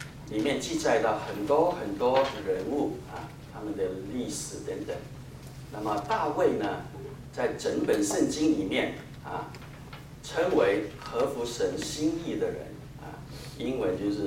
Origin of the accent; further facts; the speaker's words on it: Guangdong, China; accent: Cantonese; 我们广东话是拉仔呀，拉心肝呢